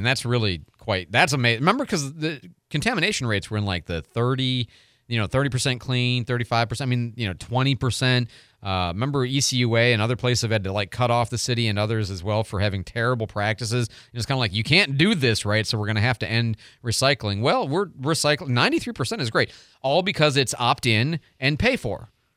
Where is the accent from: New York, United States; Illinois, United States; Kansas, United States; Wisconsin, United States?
Illinois, United States; I'm from Illinois, so we hate Ohio State badly.